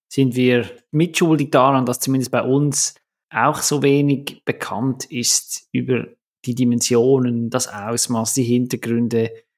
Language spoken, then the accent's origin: German; Switzerland; kann man sagen, auch als Schweizer ganz objektiv eine recht gute ist